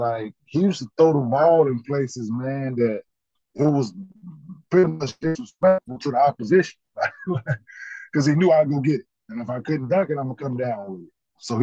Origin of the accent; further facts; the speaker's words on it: Dallas, Texas, United States; also born or lived in Michigan; And then growing up in Dallas and playing at the rec center and all that, growing up in the environment I grew up in, it fit that style of play.